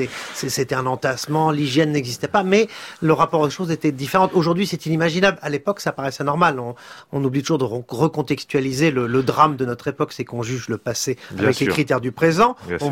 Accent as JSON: {"language": "French", "town": "Paris", "region": "Île-de-France", "country": "France", "said": "Je suis parisien, je vis Paris, je respire Paris"}